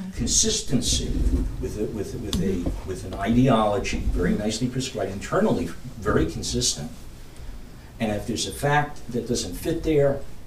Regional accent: New York City, New York, United States; I grew up in New York City, and there were Yankee fans and there were Dodger fans.

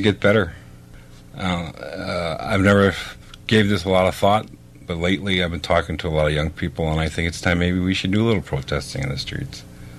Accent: Chicago, Illinois, United States; I'm originally from Chicago.

